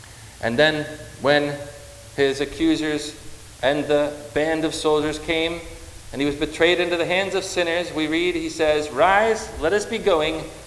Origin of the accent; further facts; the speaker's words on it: Connecticut, United States; born or raised there